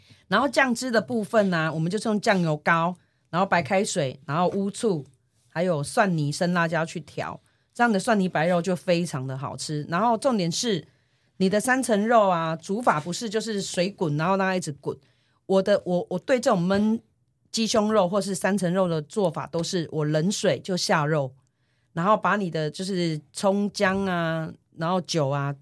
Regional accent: Taiwan; 我们台湾人的饮食习惯吧，就喜欢吃个明明很热的天气，然后就大家喜欢喝热汤。

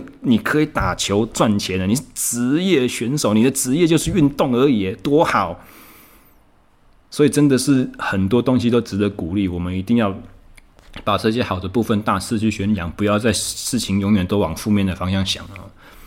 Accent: Taichung, Taiwan; 从1月1号开始，我回到我的故乡台中，

